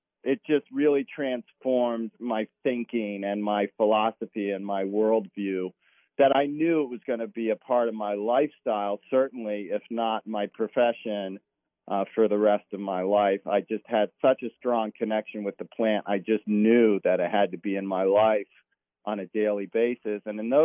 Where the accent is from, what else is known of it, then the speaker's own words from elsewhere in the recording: Washington, District of Columbia, United States; moved away as an adult; And I came to California. We grew up on the East Coast in Washington, D.C. I came to California, didn't know a single person